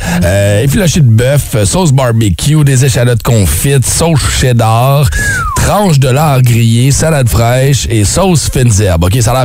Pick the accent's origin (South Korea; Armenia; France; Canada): Canada; Quebec; la patate chez nous au Québec